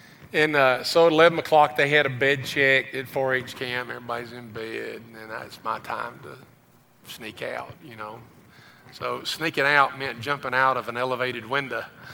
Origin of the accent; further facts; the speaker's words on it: Kentucky, United States; And guys I grew up with in Greene County, they were there.